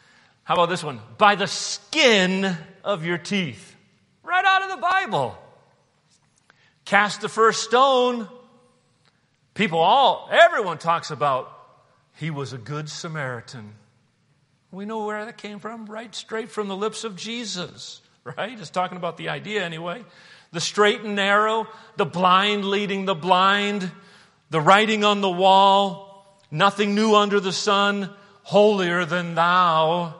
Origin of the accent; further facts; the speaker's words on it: United States; Lord, I'm a Christian before I'm an American.